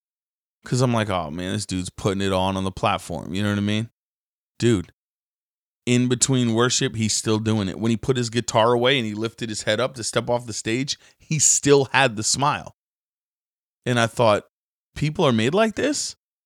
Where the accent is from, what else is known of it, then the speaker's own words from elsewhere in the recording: New England, United States; I come from New England, right? It's like you don't really talk to people.